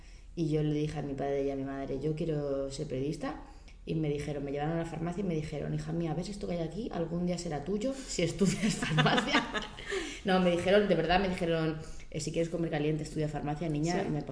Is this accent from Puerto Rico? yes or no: no; Belmonte, Spain; de mi pueblo Belmonte a Málaga.